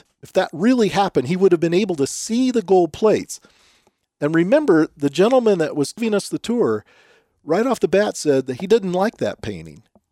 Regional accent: Utah, United States; And we always made it a point when we were asked, where are you from? And we, of course, would say Utah.

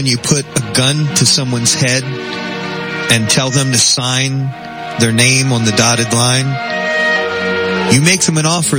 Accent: Scotland, United Kingdom; I am Scottish, but I'm part Italian, you know.

